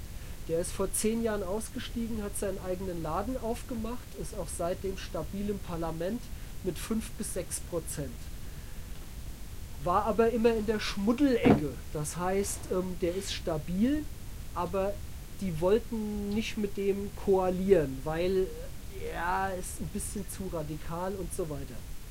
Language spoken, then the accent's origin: German; Germany; Es ist aber nicht so, dass jetzt zum Beispiel ich als Deutscher in Griechenland ständig dumm angemacht werde